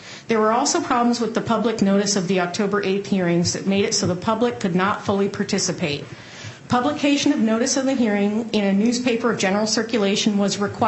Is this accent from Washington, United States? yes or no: yes; Black Diamond, Washington, United States; born or raised there; now in Bellevue, United States